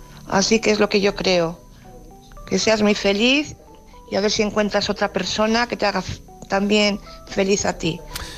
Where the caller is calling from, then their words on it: Valladolid, Castile and León, Spain; de Valladolid.